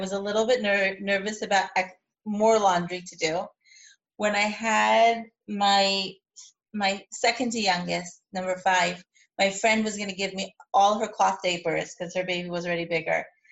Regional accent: United States; now in Israel; So both of us are Americans, we're both English speakers, and I didn't want my kids to be cut off, like, live in Israel but not be Israeli.

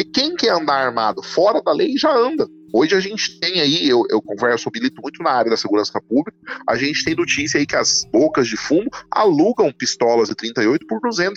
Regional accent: Mato Grosso do Sul, Brazil; Eu venho do Mato Grosso do Sul, um estado que é de fronteira

